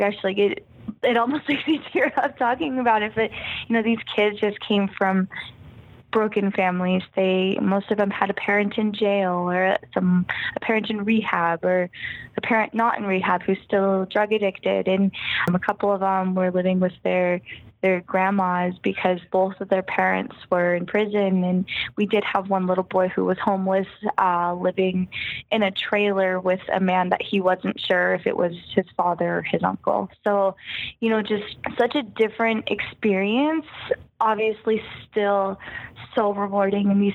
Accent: United States; Absolutely. Well, I'm from the States, so.

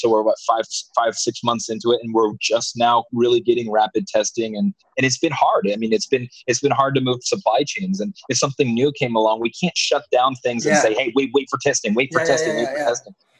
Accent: United States; Because, you know, I'm American. I'm American Filipino, so I'm also Filipino, guys.

